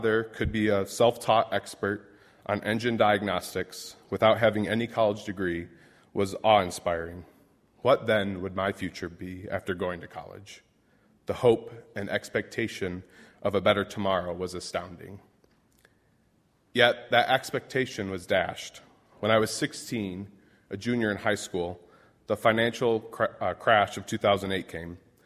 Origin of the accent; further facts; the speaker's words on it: Michigan, United States; I grew up in Michigan, and the auto industry was quite literally my family's livelihood.